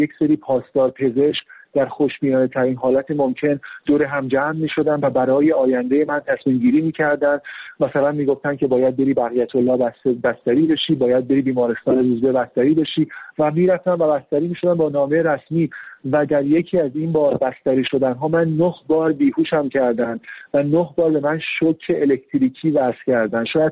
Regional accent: Iran; وقتی که بعد از 10 سال دوباره بازگشتم به وطن عزیزم ایران و مواجه شدم با این که من رو به عنوان یک ایرانی دوستدار وطن سوار ماشین میکنند

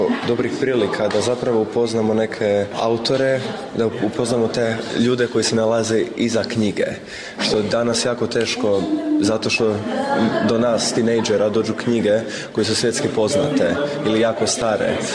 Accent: Rijeka, Primorje-Gorski Kotar County, Croatia; dolazim iz Rijeke.

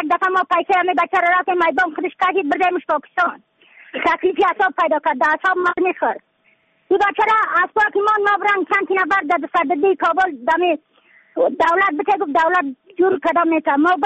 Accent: Badakhshan, Afghanistan; از بدخشان هستم، مرکز بدخشان، ولسوالی اقل پایان، قیره بینگ.

